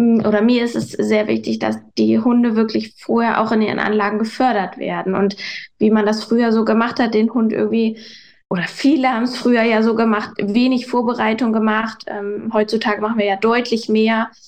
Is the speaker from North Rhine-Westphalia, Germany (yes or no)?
no; Hamburg, Germany; wir kommen ja aus Hamburg, zwar Randgebiet Hamburg